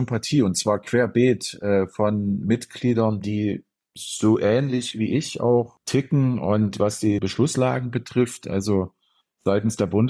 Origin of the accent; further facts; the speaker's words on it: Leipzig, Saxony, Germany; meiner Heimatstadt Leipzig